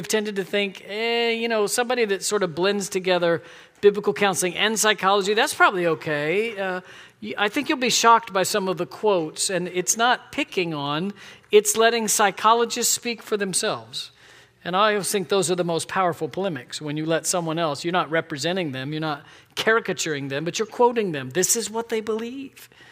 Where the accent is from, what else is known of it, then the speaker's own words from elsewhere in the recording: Florida, United States; Because I'm from Florida and I can.